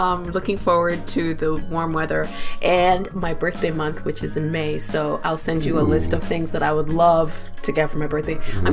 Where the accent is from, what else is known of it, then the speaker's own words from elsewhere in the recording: Uganda; I'm from Uganda. And so I was saying, you know